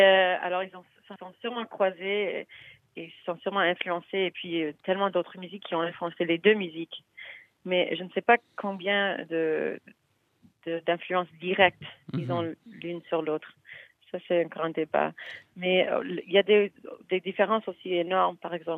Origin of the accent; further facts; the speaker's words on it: Toronto, Ontario, Canada; also born or lived in Montreal; J'ai toujours été avec elle chez nous, à Toronto au moins, et à Montréal, depuis que je suis née.